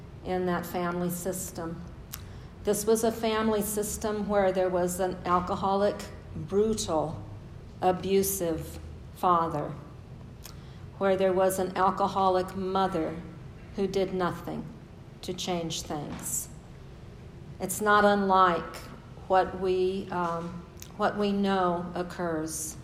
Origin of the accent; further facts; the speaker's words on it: Oakland, California, United States; And we know that because we live in Oakland, right? And all I have to say in Guatemala is, I'm from Oakland.